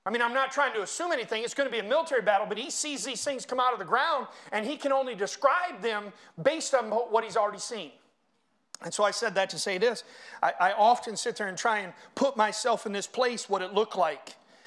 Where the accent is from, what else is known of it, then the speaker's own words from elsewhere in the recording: Florida, United States; born there; I was born in Florida, but not that part of Florida.